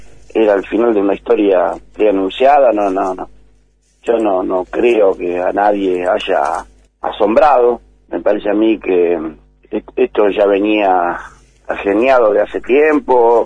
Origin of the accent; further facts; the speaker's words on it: Argentina; como persona ciudadana, como argentino